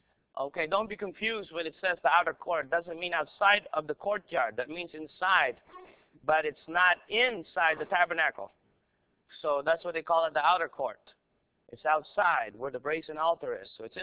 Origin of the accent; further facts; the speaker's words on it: United States; If that means we have to die on the physical cross, which I don't think as American we have to face that yet.